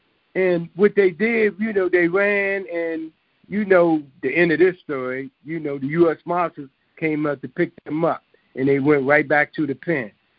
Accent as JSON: {"language": "English", "country": "Trinidad & Tobago", "tie": "born or raised there", "said": "these are friends that I grew up with in Trinidad."}